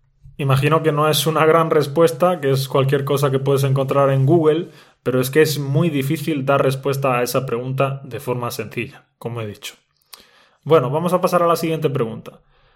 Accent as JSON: {"language": "Spanish", "country": "Spain", "tie": "born or raised there", "first_language": "Spanish", "said": "Ese nativo soy yo … soy nativo de España."}